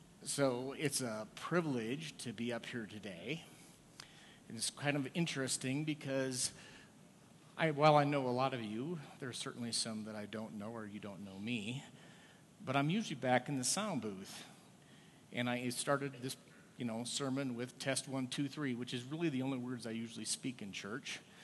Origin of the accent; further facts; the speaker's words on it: Minnesota, United States; so I grew up in Minnesota, and I went to a Lutheran church.